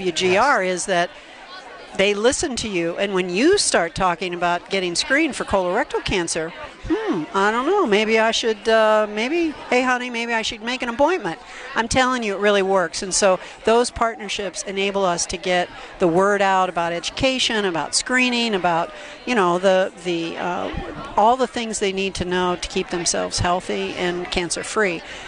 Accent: Ohio, United States; also born or lived in Denver, United States / Pittsburgh, United States; I grew up in Ohio. I was a big Browns fan. I suffered for that mightily. I moved to Denver.

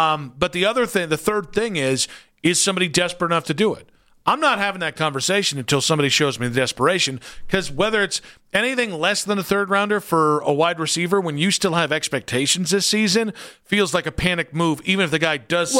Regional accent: Ohio, United States; I'm from Medina

